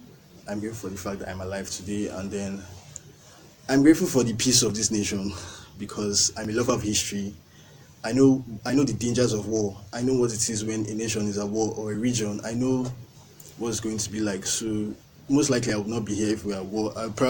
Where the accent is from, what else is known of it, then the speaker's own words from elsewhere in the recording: Abia, Nigeria; I'm from Abia State.